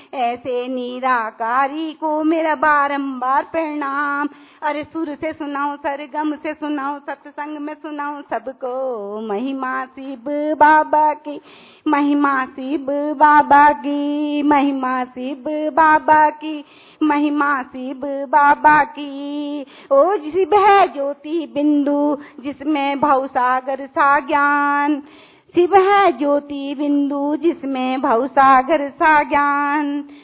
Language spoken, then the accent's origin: Hindi; Haldwani, Uttarakhand, India; मैं हल्द्वानी उत्तराखंड से हूँ।